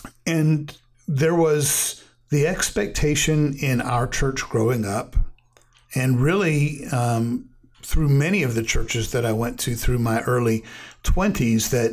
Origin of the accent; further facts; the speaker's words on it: Chicago, Illinois, United States; The church that I grew up in was in Chicago.